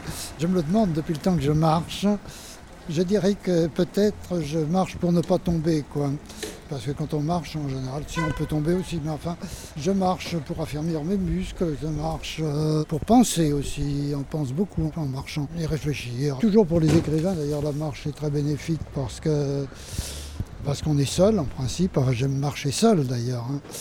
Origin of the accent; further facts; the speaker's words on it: Nantes, Pays de la Loire, France; now in Paris, France; Moi j'étais un petit prolo qui venait de Nantes, qui ne savait pas grand-chose.